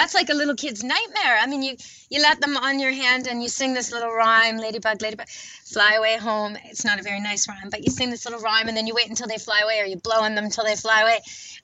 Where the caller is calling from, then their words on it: Vancouver, British Columbia, Canada; I'm calling in from Vancouver, BC, actually Camp Good Dog up in the mountains of Maple Ridge near Vancouver, BC.